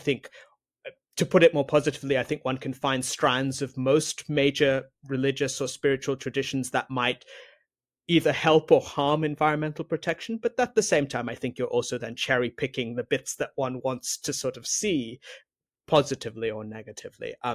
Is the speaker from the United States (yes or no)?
no; Singapore; I grew up in Singapore.